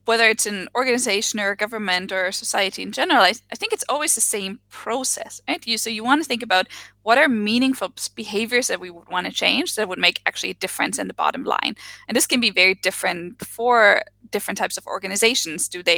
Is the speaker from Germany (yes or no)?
yes; Germany; English is a second language; I come from Germany